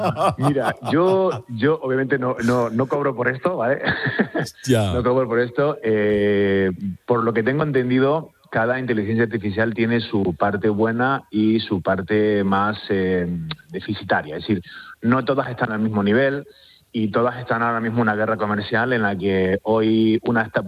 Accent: Canary Islands, Spain; Sí, soy canario y sí.

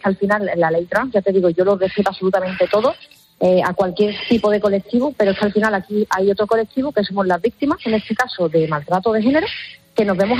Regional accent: Seville, Andalusia, Spain; somos de Sevilla

